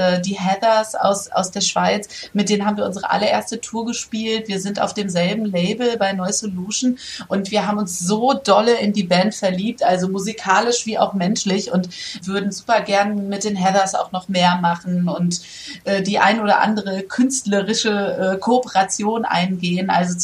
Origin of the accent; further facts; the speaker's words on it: Hesse, Germany; born there; also born or lived in Darmstadt; ich habe früher in Darmstadt studiert und habe dann lange Zeit gewohnt. Ich bin ja auch eigentlich gebürtige Hessin.